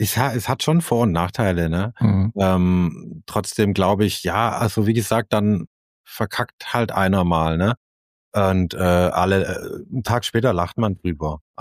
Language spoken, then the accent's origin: German; Southern Germany, Germany; ich komme halt aus Süddeutschland und da haben wir das unter dem Namen gespielt.